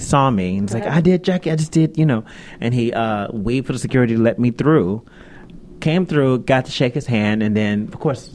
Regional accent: Gary, Indiana, United States; I'm from Gary, Indiana, too.

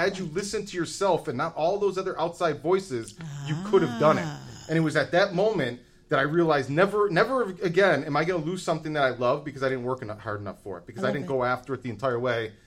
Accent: Buffalo, New York, United States; And growing up in Buffalo, something like the arts and the careers in arts, it's so easy to slip through the cracks.

